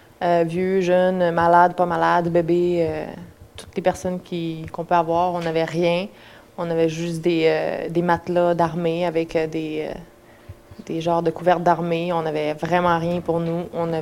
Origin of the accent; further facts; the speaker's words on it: Bosnia & Herzegovina; moved away; also born or lived in Serbia; on a immigré de ma ville natale, du pays de Bosnie, pour immigrer jusqu'en Serbie